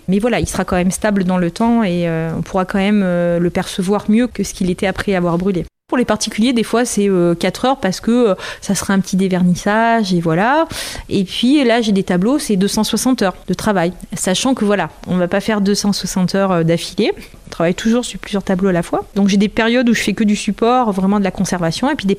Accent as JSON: {"language": "French", "region": "Southern France", "country": "France", "said": "je suis originaire du Sud, donc je suis plus revenue travailler en peinture murale dans le Sud."}